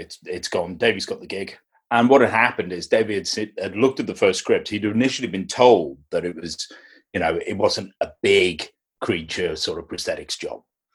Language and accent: English; Liverpool, North West England, United Kingdom; I grew up in Liverpool.